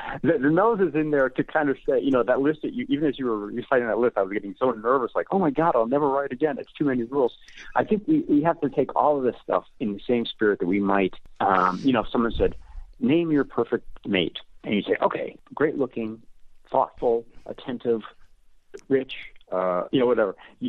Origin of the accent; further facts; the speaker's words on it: Amarillo, Texas, United States; moved away as an adult; Well, when I came from Amarillo, Texas, I had gotten into the Syracuse program. It was my first trip east